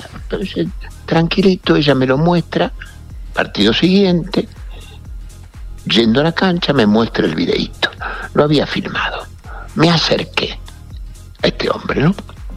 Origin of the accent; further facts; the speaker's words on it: Argentina; Te digo, como argentino el título